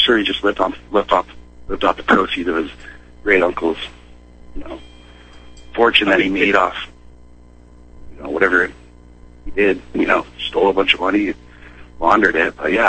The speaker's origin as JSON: {"language": "English", "region": "Vermont", "country": "United States", "tie": "born or raised there", "said": "I grew up in Vermont. My uncle sold the farm when I was in fifth grade"}